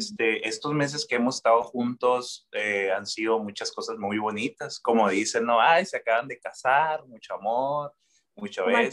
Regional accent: Ciudad Obregón, Sonora, Mexico; Tengo 27 años, soy de Ciudad Obregón, Sonora, México. Para las personas que no conocen, es al norte de México

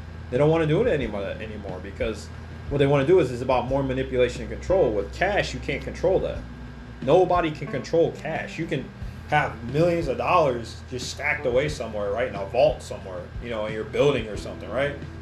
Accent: Anchorage, Alaska, United States; because, you know, I grew up in Alaska and Anchorage.

